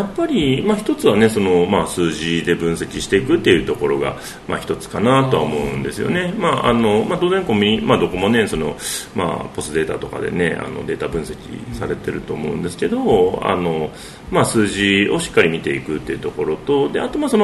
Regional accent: Wakayama, Japan; 僕の地元の和歌山も

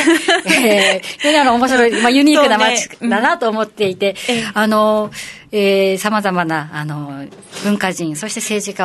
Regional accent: Naha, Okinawa, Japan; born there; 私は那覇で生まれたんですけど、はい、まあ、復帰っ子という歴史の縦軸のアイデンティティもあります

